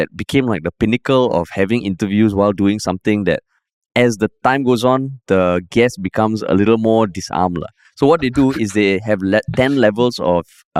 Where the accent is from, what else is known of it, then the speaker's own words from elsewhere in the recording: United States; accent: American; Actually, my natural accent is American lah. This is my Singlish put on accent.